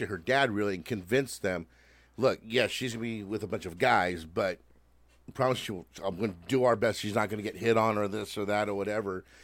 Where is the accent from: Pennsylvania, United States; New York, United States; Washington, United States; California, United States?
California, United States; Bellflower; born there; I was getting that pushback of being Latino. It's like, dude, I'm fifth generation here. You know, I was born in Bellflower.